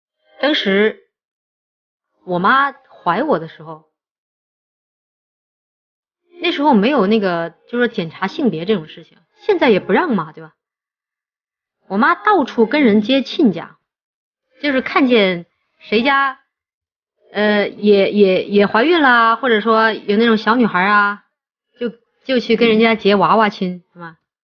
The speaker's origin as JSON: {"language": "Chinese", "region": "Chongqing", "country": "China", "tie": "born or raised there", "said": "我老家是重庆嘛，然后那边重男轻女"}